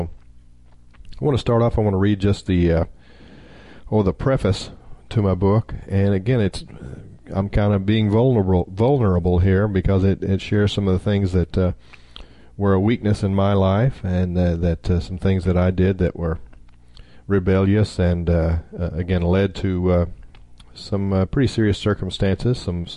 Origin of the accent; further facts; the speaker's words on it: Oklahoma, United States; I'm from Oklahoma originally, and one of our favorite native sons in Oklahoma is Will Rogers